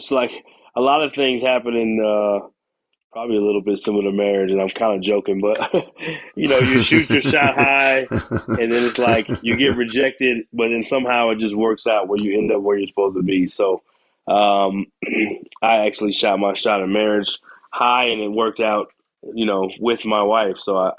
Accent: Texas, United States; now in Utah, United States; probably one of the most challenging years personally, first time that far away from home. I'm in Utah, I'm from Texas.

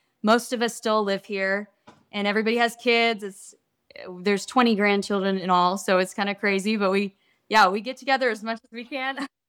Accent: Franklin, Tennessee, United States; also born or lived in Texas; live in Franklin, Tennessee, my hometown, kind of lives back and forth between here and Texas

